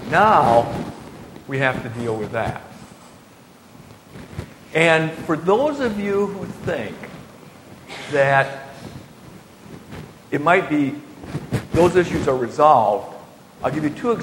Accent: New Hampshire, United States; In my home state of New Hampshire, we recently had a primary

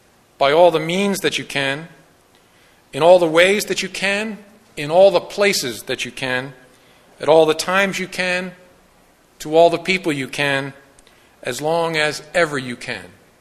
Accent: United States; I'm from Washington, so I'm slippery.

